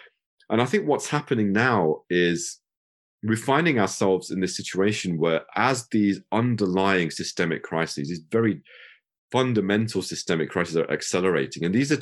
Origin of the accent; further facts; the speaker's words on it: United Kingdom; as a British Muslim as well